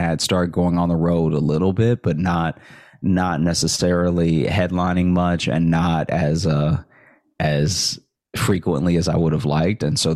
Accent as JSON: {"language": "English", "town": "Alexandria", "region": "Louisiana", "country": "United States", "tie": "born or raised there", "said": "So I grew up in Alexandria, and I went to college in Shreveport, Louisiana."}